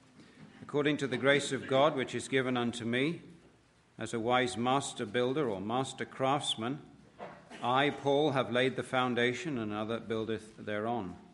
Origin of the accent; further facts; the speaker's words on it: England, United Kingdom; Robin is an Irishman who married an English woman, and I'm an Englishman who married an Irish woman.